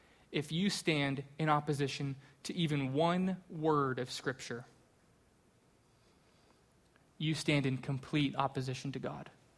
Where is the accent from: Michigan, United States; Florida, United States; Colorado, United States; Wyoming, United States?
Colorado, United States; I grew up in Colorado. I've already mentioned that real briefly. I loved growing up in Colorado.